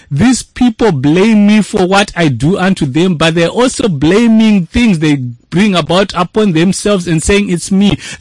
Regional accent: Zimbabwe; now in South Africa; I am from Zimbabwe, but I am living in South Africa.

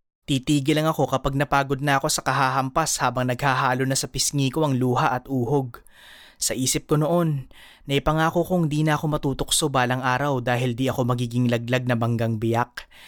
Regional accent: Candelaria, Calabarzon, Philippines; sa amin sa Candelaria, bihira magsasakang nakatutok lang sa pagtatrabaho sa bukid para sa pagtatanim o pag-aanin ng palay

